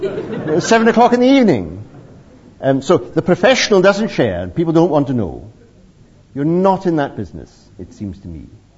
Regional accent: Scotland, United Kingdom; I'm a Scot, come on.

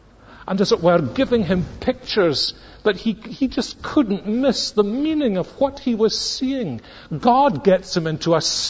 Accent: Scotland, United Kingdom; We are decent Scottish people. The magnitude of our passion is ordinarily measured by its hiddenness.

